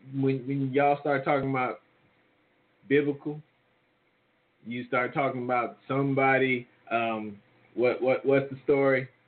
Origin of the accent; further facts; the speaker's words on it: New Orleans, Louisiana, United States; I mean, even more than my hometown, New Orleans, Katrina.